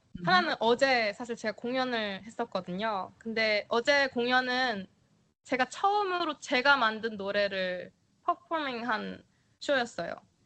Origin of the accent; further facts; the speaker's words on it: South Korea; 제가 어딜 가나 나 한국에서 왔어 하면 막 크리아 이러면서 되게 존중받듯이